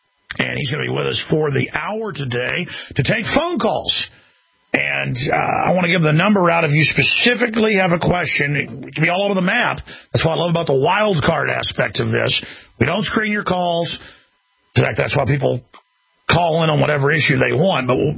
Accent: Dallas, Texas, United States; Like I've been growing up in Dallas, Texas

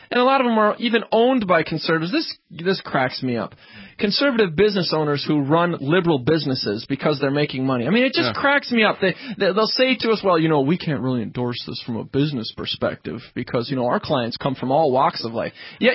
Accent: United States; well, I'm American, I have a social security card, I have a driver's license, that makes me.

